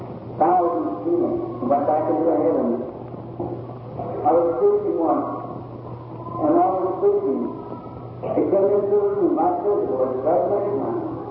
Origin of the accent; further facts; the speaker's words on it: Kentucky, United States; born there; I was born of a humble parent, born of the Catholic. I was born in Kentucky.